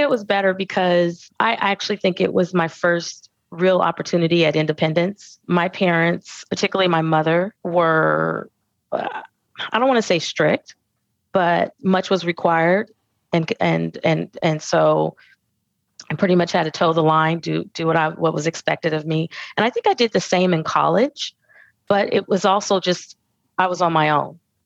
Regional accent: Hayward, California, United States; I'm from right here. Actually, I was born in Hayward, Kaiser Hospital in Hayward. So I am a Bay Area woman through and through.

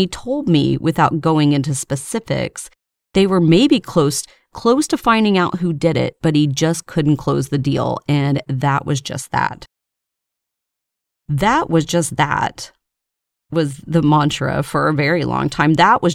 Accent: Baytown, Texas, United States; And this all happened in my hometown, Baytown, Texas. And I was just a kid and a young girl, to be exact.

